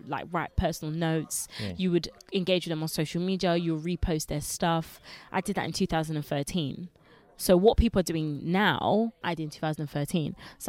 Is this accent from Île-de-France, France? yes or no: no; Grenoble, Auvergne-Rhône-Alpes, France; born there; English is a second language; I'm quite culturally diverse. So I was born in Grenoble, which is the south of France, and I've been there every single year. I came in, I was a couple months old, but I've been there every single year. My mum only speaks to me in Lingala. And I learned English in school.